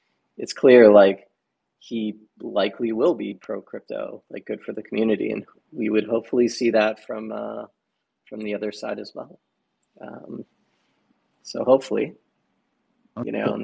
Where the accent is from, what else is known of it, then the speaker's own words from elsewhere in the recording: Canada; I'm also Canadian, so.